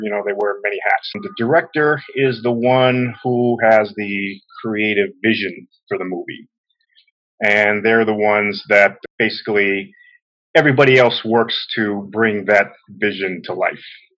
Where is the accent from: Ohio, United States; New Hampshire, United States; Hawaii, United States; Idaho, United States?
Hawaii, United States; And I think it mainly comes from growing up in Hawaii, where there's a lot of ghost stories and superstition and urban legends